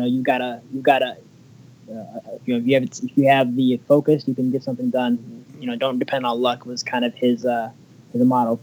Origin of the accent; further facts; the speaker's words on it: California, United States; I'm from the Bay Area.